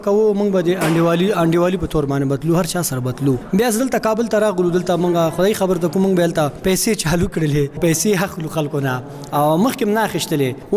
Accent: Afghanistan; د مونږ د افغانستان یو ملي انانات کلچر دا اتړن سپورتم دا یو ملي کلچر اناناتم

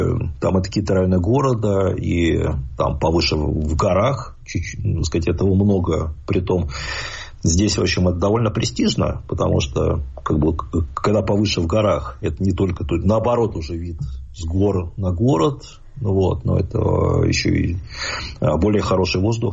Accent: Khimki, Moscow Oblast, Russia; born there; потому что я родился не просто в Химках, это ладно бы. Но я родился в Старых Химках.

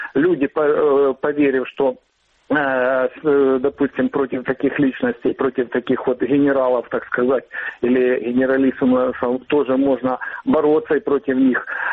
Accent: Rubizhne, Luhansk Oblast, Ukraine; я из города Рубежного, Луганская область.

